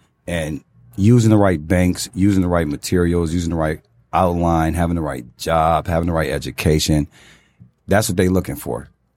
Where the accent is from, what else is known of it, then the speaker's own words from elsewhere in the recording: Detroit, Michigan, United States; First off, I'm from Detroit, so you know, I know a lot of different ways that we're not taught.